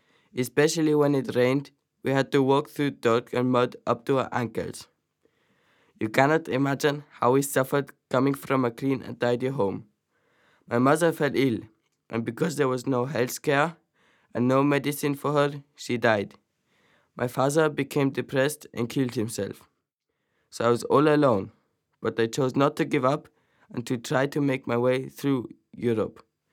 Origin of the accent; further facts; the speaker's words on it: Syria; born there; English is a second language; moved away; and I was born in Syria.